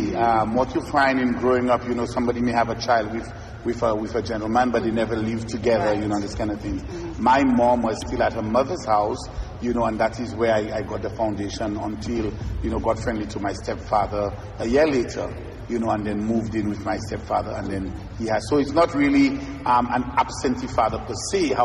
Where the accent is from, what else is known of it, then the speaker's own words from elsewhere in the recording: Grande Rivière, Dennery, St. Lucia; now in southwest of the island, Saint Lucia; So I'm from the East, you know, and I'm proud to say that I'm from the East, you know, but presently working in the southwest of the island. So I am from, if we're going to, you know, Denry, Grand Rivière Denry